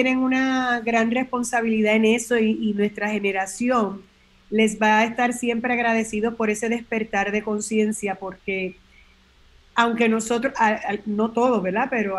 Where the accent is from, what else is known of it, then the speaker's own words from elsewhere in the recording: Puerto Rico; Como somos nosotros los boricuas, espectaculares.